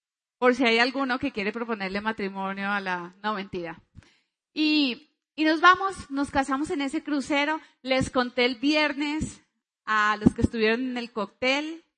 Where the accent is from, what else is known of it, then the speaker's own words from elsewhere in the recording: Cali, Valle del Cauca, Colombia; Yo soy caleña, bueno.